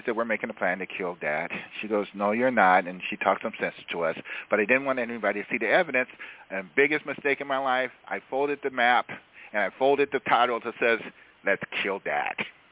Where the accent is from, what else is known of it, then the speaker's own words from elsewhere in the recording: California, United States; We're from California and everything.